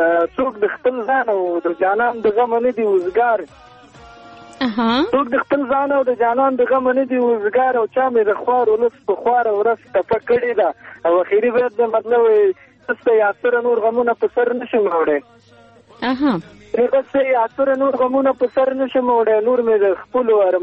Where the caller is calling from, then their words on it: Kabul, Afghanistan; د کابل میدان هوایي څخه